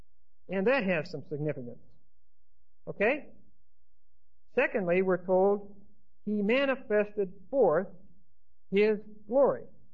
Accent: United States; You know, I'm an American.

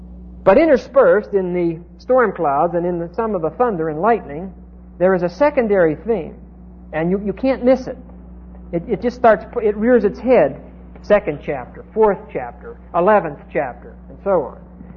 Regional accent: Pennsylvania, United States; I come from Pennsylvania, where it rains decently once or twice a week, so that you don't. Nobody waters a lawn in Pennsylvania.

